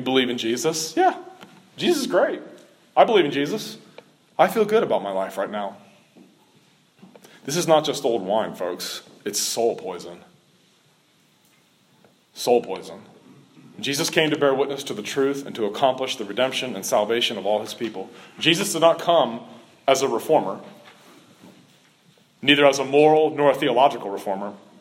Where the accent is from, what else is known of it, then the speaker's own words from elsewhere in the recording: Cincinnati, Ohio, United States; Y'all ever heard this? I've heard this a lot growing up in Cincinnati.